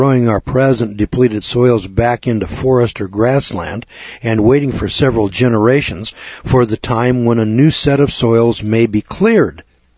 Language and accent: English; California, United States; You know, I'm from California where they got real dirt. I mean, you can dig a post hole where I'm from with a shovel.